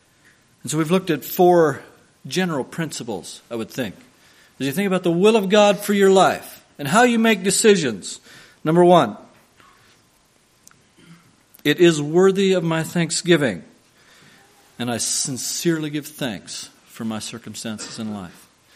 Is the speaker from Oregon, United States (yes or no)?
yes; Oregon, United States; now in Umatilla County, United States; And I come from the Willamette Valley. And it rains there a lot.